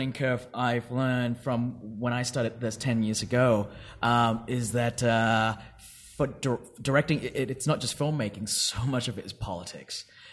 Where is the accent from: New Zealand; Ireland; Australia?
Australia; Perth, Western Australia; I grew up in Perth.